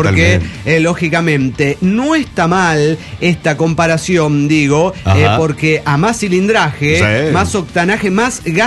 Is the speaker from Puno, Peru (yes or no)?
yes; Juliaca, Puno, Peru; de Juliaca, Perú.